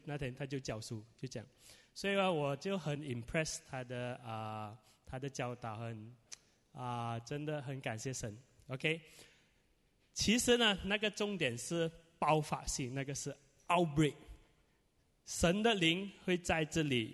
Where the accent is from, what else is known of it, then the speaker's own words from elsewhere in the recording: Malaysia; 哎，我是从马来西亚来啊，然后我们就开始传福音啊。